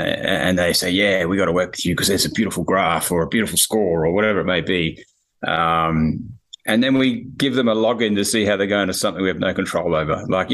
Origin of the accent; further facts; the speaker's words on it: Australia; So I'm obviously Australian.